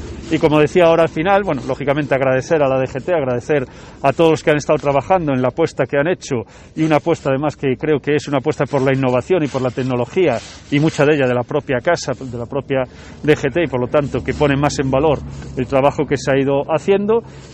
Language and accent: Spanish; Galicia, Spain